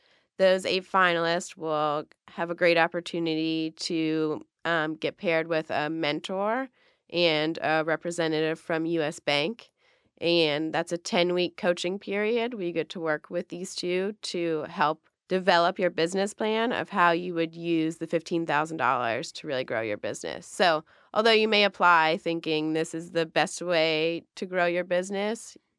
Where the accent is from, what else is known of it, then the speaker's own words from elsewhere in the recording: Cincinnati, Ohio, United States; I'm from Cincinnati, and I owned a vintage shop in Over the Rhine prior.